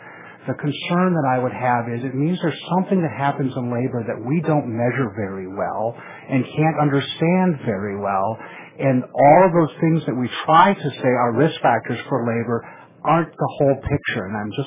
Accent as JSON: {"language": "English", "town": "Boston", "region": "Massachusetts", "country": "United States", "said": "I'm an anesthesiologist from Boston, and I would offer one caution."}